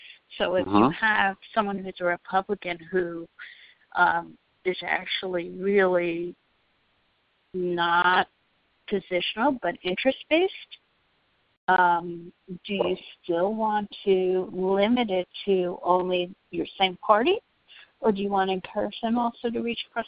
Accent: Metuchen, New Jersey, United States; I'm a constituent from Metuchen, New Jersey.

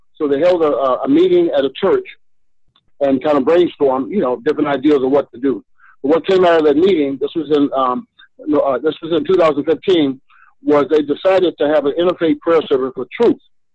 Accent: Oakland, California, United States; I grew up in Oakland, California, joined the military, spent 20 years in the Navy, retired

